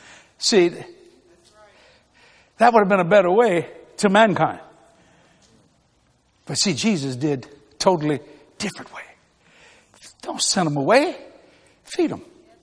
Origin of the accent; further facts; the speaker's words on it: Louisiana, United States; I mean, I'm a Cajun boy.